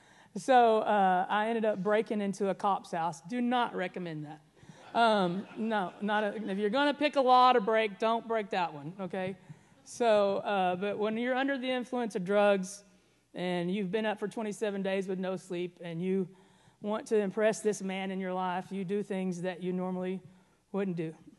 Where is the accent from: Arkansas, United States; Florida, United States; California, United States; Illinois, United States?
Arkansas, United States; I was born in Arkansas, raised in Arkansas, came from a home that was dysfunctional.